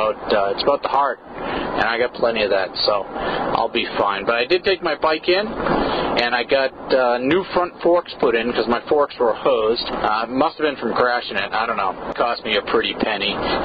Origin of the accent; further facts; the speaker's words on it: New England, United States; I grew up in New England, right?